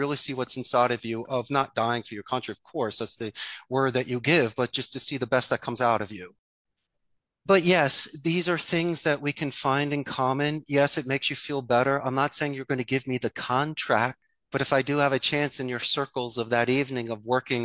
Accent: Philadelphia, Pennsylvania, United States; accent: Philadelphia; My Philadelphia accent is so strong that it ruins my Spanish phonetics.

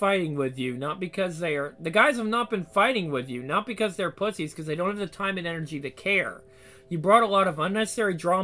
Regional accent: United States; Sorry for being an American and knowing that I can defend myself against ugliness.

